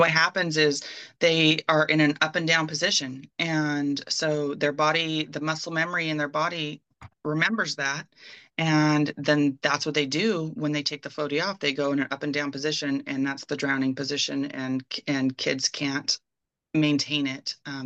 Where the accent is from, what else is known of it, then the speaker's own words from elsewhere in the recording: Pacific Northwest, United States; I grew up in the Pacific Northwest, so I have been around water my whole life